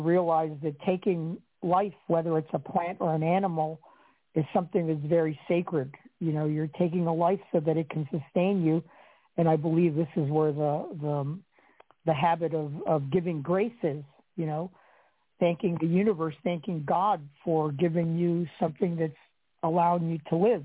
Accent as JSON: {"language": "English", "region": "Maryland", "country": "United States", "said": "some Old Bay seasoning because I'm from Maryland."}